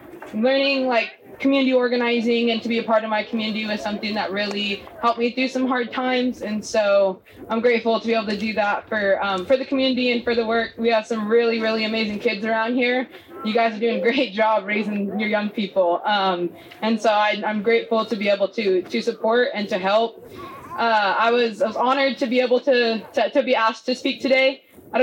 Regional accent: California, United States; now in Takamilton, United States; I come from the Hoopa villages of Metdelden and Sewanalden and the Iraq villages of Wachek and Wasek. I grew up here near the village of Pawunkut

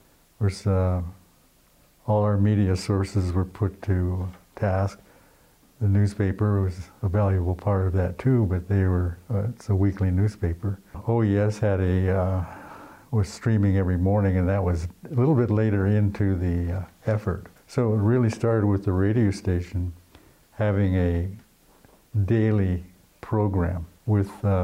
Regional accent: San Francisco, California, United States; born there; I was born in San Francisco.

